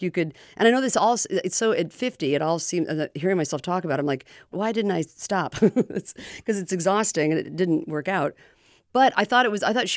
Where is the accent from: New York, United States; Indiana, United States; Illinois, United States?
Indiana, United States; And then when I'm, you know, the fact I'm from Indiana, and then even the men I was dating are a lot of Southerners.